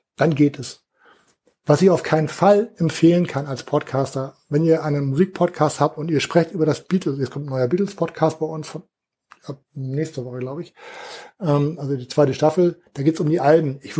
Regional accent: Hamburg, Germany; Ich bin Hamburger. Ich bin in Hamburg aufgewachsen

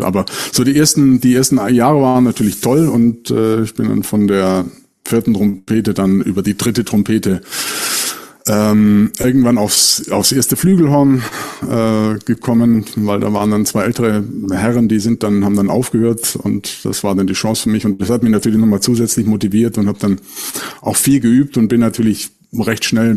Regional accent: Neu-Ulm, Bavaria, Germany; fing er an, eine Blaskapelle zu leiten in Neu-Ulm, da wo ich herkomme.

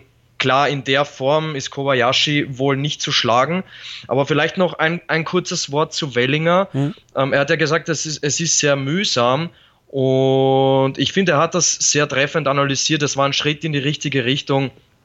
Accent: Austria; ich als Österreicher

